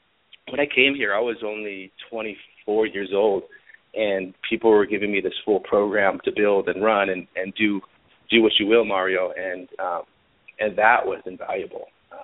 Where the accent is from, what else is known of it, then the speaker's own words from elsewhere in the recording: California, United States; since I'm from Northern California, people gave me a lot of flack for moving to Los Angeles.